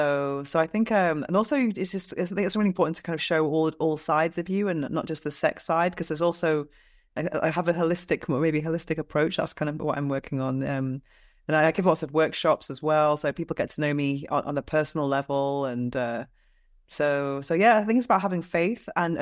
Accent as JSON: {"language": "English", "country": "United Kingdom", "lives_now": "Spain", "said": "I live in Spain. I'm British, but I live in Spain."}